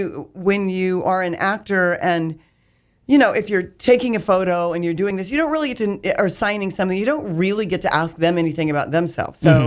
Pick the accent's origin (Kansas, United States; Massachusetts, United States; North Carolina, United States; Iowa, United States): Kansas, United States; now in Clearwater, United States; I made a pit stop in my home state of Kansas where my whole family is.